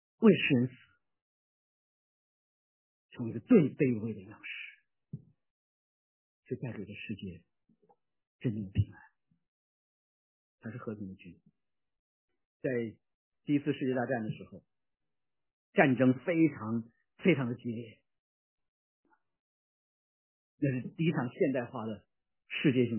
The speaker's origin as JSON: {"language": "Chinese", "region": "Beijing", "country": "China", "tie": "born or raised there", "said": "我小时候生在这个长在这个北京城里面，老北京见面"}